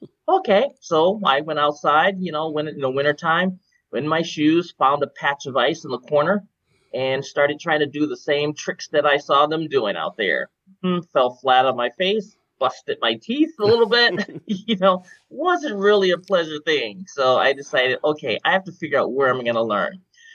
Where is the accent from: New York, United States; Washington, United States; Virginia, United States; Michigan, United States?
Michigan, United States; Detroit; Well, I grew up in Detroit, Michigan. Of course, I was born in 1970.